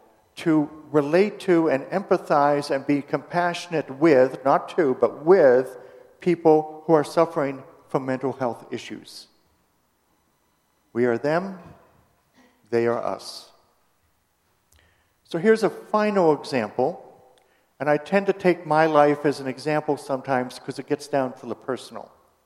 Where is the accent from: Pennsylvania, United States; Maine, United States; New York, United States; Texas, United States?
Maine, United States; when I was growing up in Maine, I didn't hear that term, ever.